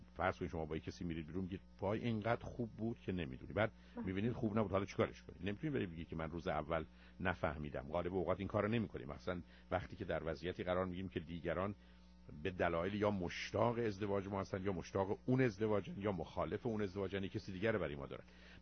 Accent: Iran; ایرانی است که در ایران متولد شدم و زندگی کردم و بزرگ شدم.

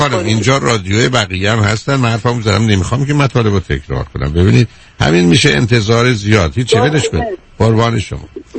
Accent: Iran; من شما ایرانی هستیم، من شما مثلا آلمانی یا فرانسوی که نیستیم عزیز.

